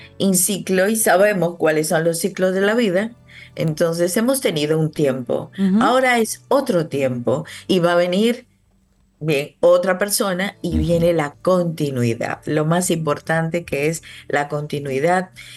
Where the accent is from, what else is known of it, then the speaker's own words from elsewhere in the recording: Dominican Republic; Soy parte de Dominicana. Dominicana soy.